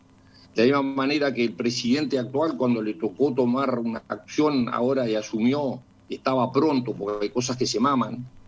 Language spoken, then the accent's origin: Spanish; Uruguay; Yo, como todo uruguayo, venía a una elección